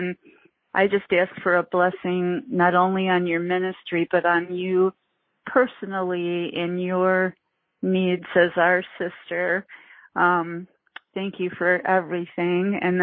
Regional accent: Ireland; so I'm Irish.

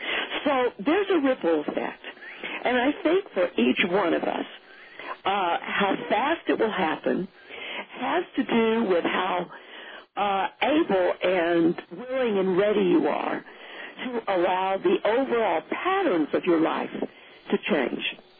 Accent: Texas, United States; And I thought that was kind of funny since I'm a Texan and I could relate to that.

